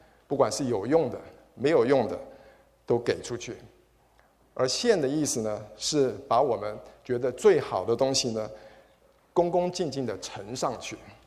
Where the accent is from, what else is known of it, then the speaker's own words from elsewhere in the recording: Taiwan; 那我从小是在台湾长大